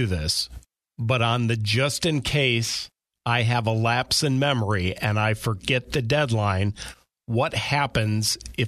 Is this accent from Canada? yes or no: no; Cleveland, Ohio, United States; But I grew up in Cleveland and am no stranger to the Great Lakes area.